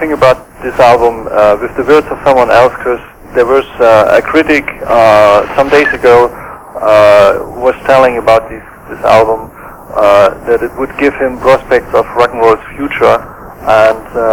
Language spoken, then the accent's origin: English; Germany; Well, as you know, I grew up in East Germany in a very special, if you want, isolated situation.